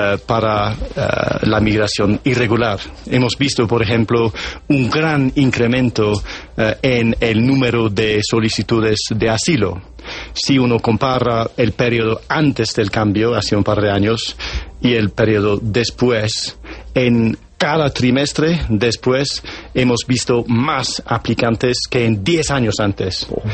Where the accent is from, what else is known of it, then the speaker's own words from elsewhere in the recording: United Kingdom; la presión de la migración irregular en mi país. Porque hace un par de años levantamos el requisito de visa para colombianos y en los últimos 2 años hemos visto muchos colombianos viajando al Reino Unido.